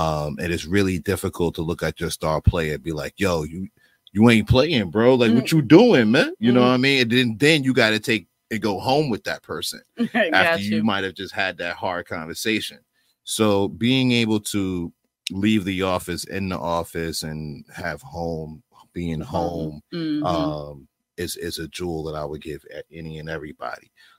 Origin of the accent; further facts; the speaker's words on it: New York, United States; now in Houston, United States; Like, I'm from New York and, you know, I always wanted to get money with my friends.